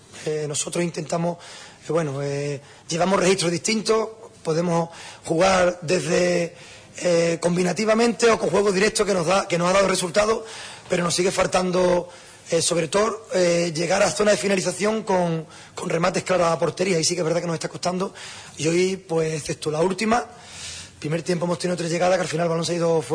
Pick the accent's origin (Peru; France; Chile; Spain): Spain; Huelva, Andalusia; Soy de Huelva, dije en la previa que ese de Huelva, ese del Recre, lo sigo siendo